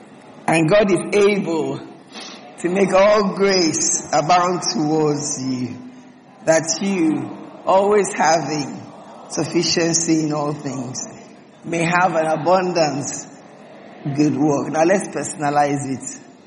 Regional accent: Port Harcourt, Rivers, Nigeria; By the way, I'm from Port Harcourt. So I preach in two languages.

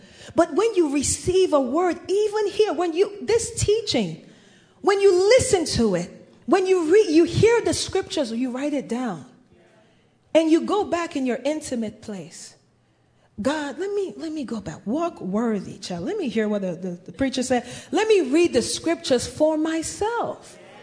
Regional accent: Nigeria; now in United States; Now, I'm from Nigeria, so I've heard all kinds of stories.

